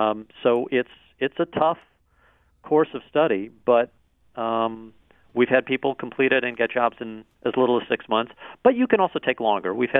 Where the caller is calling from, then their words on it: Miami, Florida, United States; I'm calling you from Miami today